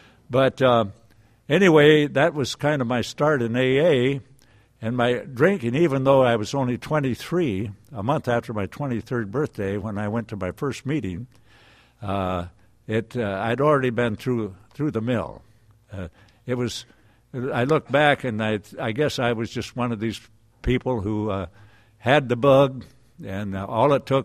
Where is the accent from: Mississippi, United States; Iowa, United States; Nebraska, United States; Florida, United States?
Nebraska, United States; finally wound up back in my hometown in Nebraska, which is in northeast part of the state. It was a town of about 30,000, I guess.